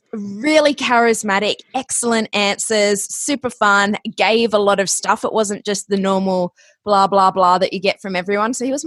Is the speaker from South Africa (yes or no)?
no; Australia; now in United States; And being an Australian, I'd heard about this whole intern thing